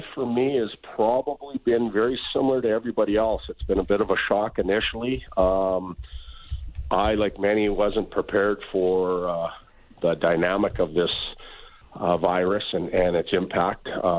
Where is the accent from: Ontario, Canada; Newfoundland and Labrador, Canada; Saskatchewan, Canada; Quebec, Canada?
Saskatchewan, Canada; Saskatoon; I was a major junior player in Saskatoon, the Western Hockey League. I was from Saskatoon, so I got to live and play at home